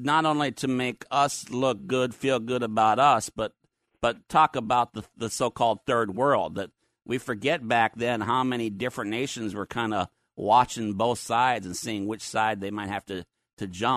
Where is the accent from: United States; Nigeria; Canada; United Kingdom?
United States; Minnesota; growing up in Minnesota and visiting … down in the southern Fairmont, Minnesota, in the farm